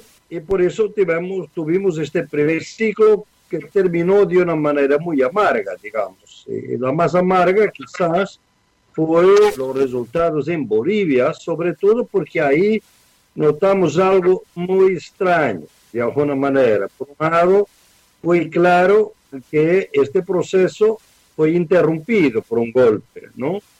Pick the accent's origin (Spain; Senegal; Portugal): Portugal; Coimbra, Coimbra District; Mi ciudad es Coimbra, que es la ciudad tradicionalmente universitar